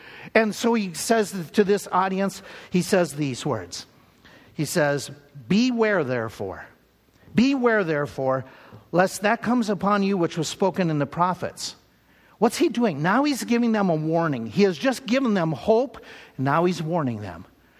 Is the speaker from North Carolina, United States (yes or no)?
no; Minnesota, United States; I grew up in Minnesota, but they grew up in a strong, small-town Catholic community.